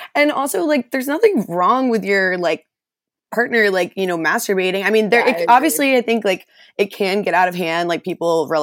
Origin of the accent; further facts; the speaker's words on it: the South, United States; And I know like growing up in the South, I remember my first ever boyfriend in high school